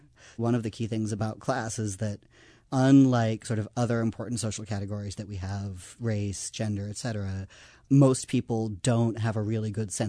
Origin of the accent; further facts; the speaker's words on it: Seattle, Washington, United States; there was a little clump of people where I grew up in Seattle who were all interested in revolution and so on